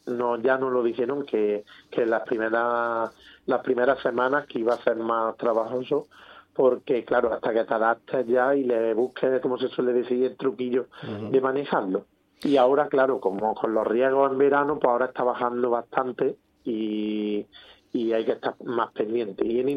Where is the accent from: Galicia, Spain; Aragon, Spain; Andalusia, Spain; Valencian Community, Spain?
Andalusia, Spain; Granada; Yo vengo de Granada